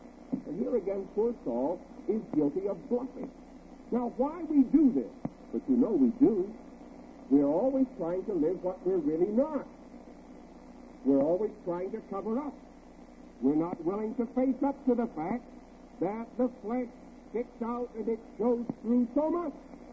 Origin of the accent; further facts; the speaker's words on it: West Coast, United States; He comes from the East Coast, and I'm from the West Coast